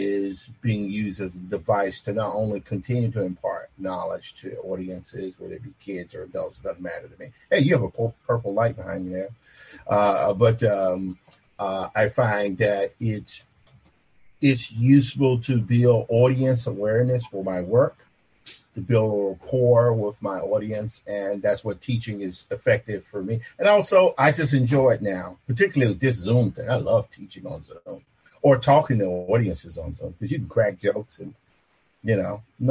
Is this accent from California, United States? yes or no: no; Clarksdale, Mississippi, United States; also born or lived in Tupelo; although I was born in Tupelo, Mississippi, where … is from, at the age of one, myself and my three siblings, I have a twin brother and two older brothers, and my parents moved to Clarksdale, Mississippi